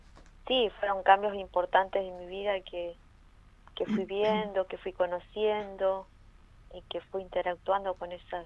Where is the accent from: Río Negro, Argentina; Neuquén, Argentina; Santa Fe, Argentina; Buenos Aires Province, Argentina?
Río Negro, Argentina; Anecón Grande; Yo soy de Necón Grande